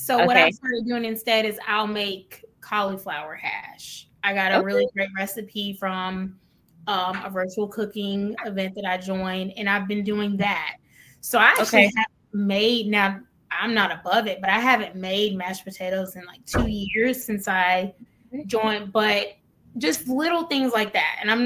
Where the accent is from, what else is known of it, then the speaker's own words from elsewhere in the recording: Montgomery, Alabama, United States; Again, I'm from Alabama, the capital.